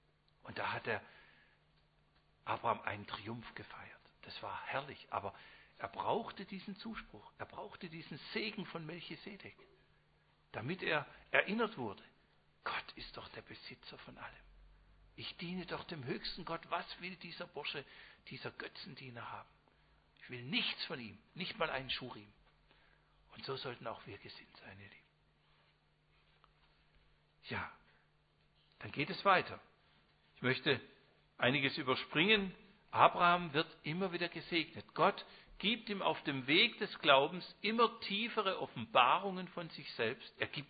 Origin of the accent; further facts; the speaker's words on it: Swabia, Germany; Ich bin Schwabe, deswegen sage ich Häusle.